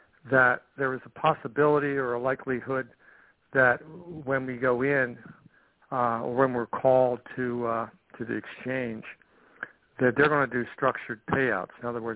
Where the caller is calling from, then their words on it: Fairfield, Iowa, United States; I'm from Fairfield, Iowa, here in the Midwest.